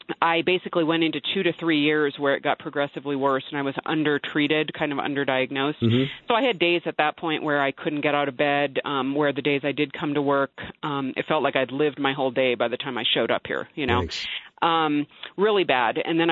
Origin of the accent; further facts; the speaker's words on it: California, United States; I already alluded to the fact that, you know, I grew up in California public schools.